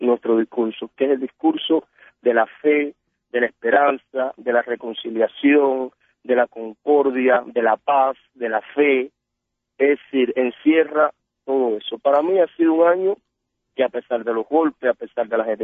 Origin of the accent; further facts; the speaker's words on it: Cuba; nuestro país en Cuba.